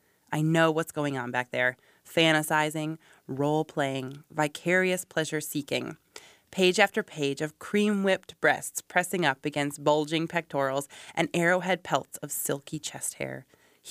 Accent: Iowa City, Iowa, United States; I was born and raised in Iowa City, yes, and I live here now.

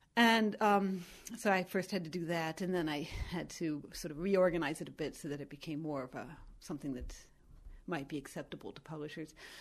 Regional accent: Youngstown, Ohio, United States; From Northeast Ohio.

